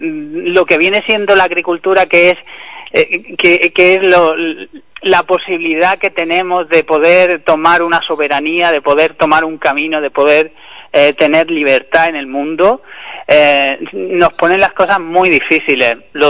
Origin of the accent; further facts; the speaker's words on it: Huércal-Overa, Andalusia, Spain; Del mundo rural. El mundo rural de Huerca Lovera, nos dedicamos a la agricultura.